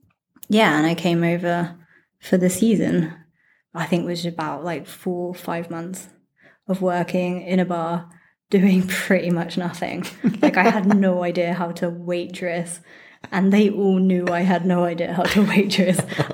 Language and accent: English; United Kingdom; Right. UK.